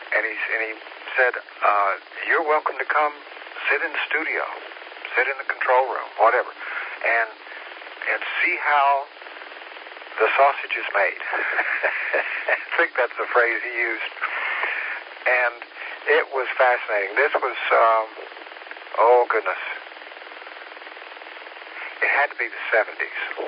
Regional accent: Kingsport, Tennessee, United States; It was our local station, WKIN. There in my hometown in Kingsport.

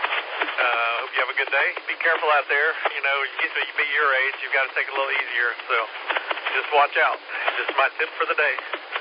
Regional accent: Ohio, United States; born there; Well, actually not. Technically, I was born in Ohio.

